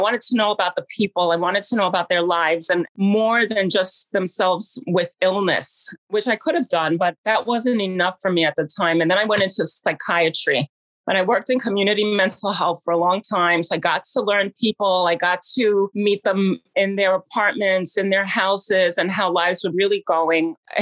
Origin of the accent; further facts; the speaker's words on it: New York City, New York, United States; I mean, I was born there. My family was there. I've seen so many changes over the years. I grew up in Park Slope